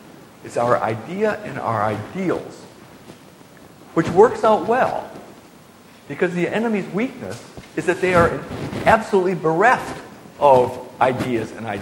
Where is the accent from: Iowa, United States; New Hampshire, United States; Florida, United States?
New Hampshire, United States; In my home state of New Hampshire, we recently had a primary